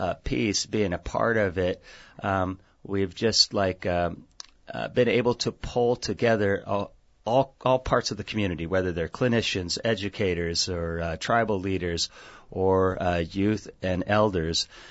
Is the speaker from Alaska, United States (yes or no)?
yes; Dry Bay, Alaska, United States; now in Palmer, United States; I'm from Palmer now, originally from Dry Bay.